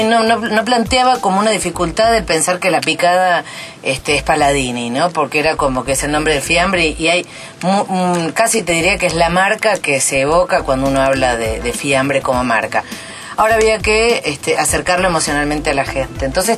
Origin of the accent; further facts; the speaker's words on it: Argentina; porque los argentinos, aún a pesar de que nos cueste, nos juntamos